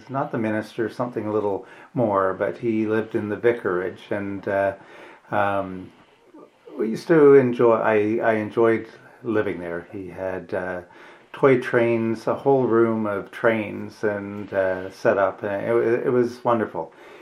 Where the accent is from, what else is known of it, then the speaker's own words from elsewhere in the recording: Ottawa, Ontario, Canada; Well, I was born in Ottawa way back in the old times, and grew up in basically the suburbs of Ottawa. At that time it was Nepean, but it was very different than what it looks like today. We were out in what's considered the Green Belt and quite isolated